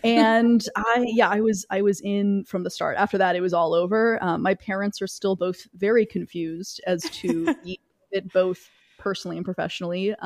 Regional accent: American South, United States; I grew up in the American South and none of it took.

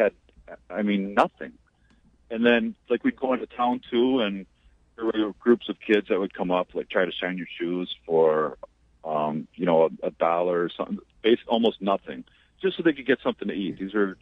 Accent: United States; we're from the United States and not everybody is bad.

